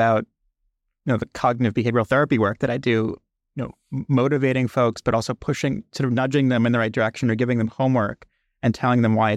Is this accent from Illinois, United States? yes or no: no; Staten Island, New York, United States; And I grew up on Staten Island where sports were how people related to one another.